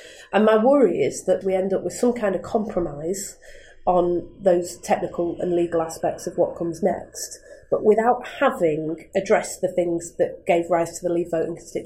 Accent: Manchester, North West England, United Kingdom; born there; I was born in Manchester in 1979, the year Thatcher came to power.

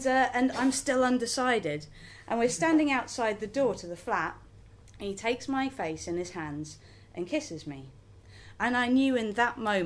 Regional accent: Belgium; I grew up in Belgium, so putting on a Flemish accent and talking about Brussels is fine.

